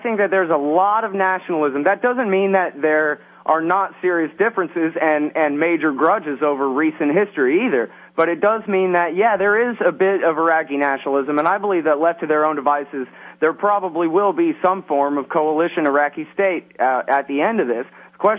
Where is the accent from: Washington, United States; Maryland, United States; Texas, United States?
Texas, United States; As far as I know, I'm from Texas. I don't speak Arabic that well.